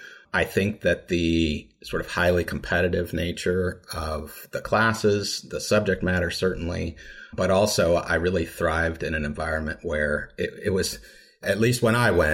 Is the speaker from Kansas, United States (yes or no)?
yes; Lawrence, Kansas, United States; Yeah, so I'm from Lawrence, which is just about 30 miles east of Topeka, which is the home of the University of Kansas.